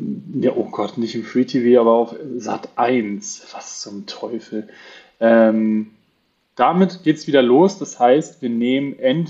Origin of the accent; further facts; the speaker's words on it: Hamburg, Germany; als Hamburger